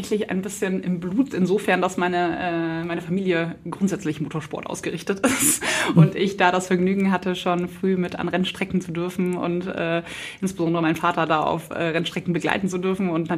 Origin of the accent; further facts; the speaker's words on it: Munich, Bavaria, Germany; born there; now in Cologne, Germany; Ich bin eigentlich in München geboren, da hieß es Fasching